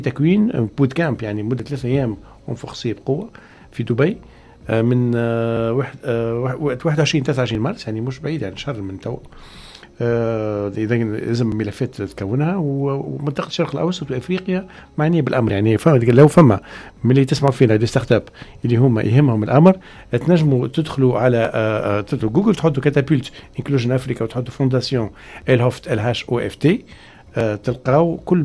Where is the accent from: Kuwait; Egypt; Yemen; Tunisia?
Tunisia; حتى هنا عندنا في تونس مش في افريقيا